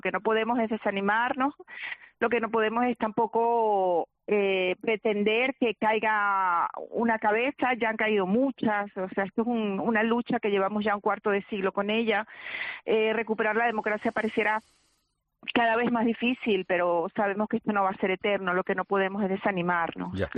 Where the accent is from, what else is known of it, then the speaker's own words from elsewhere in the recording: Venezuela; simplemente como venezolana nos llama mucho la atención